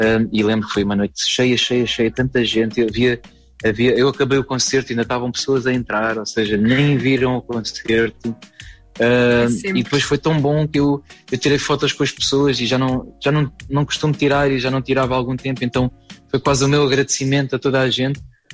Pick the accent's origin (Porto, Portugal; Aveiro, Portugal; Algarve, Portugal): Algarve, Portugal; Algarve, eu sou do Sul. Sou do Algarve.